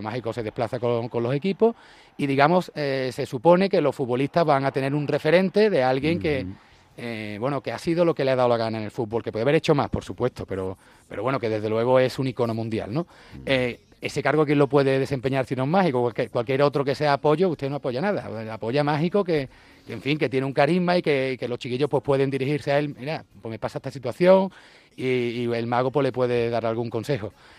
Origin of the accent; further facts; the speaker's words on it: Spain; ¿De dónde eres? ¿De España? Primera pregunta. ¿Madrid o Barcelona? No, mira, yo ninguno. Ah, bueno, pero ¿y dónde vive? Yo he vivido todo durante los últimos 10 años en Cádiz.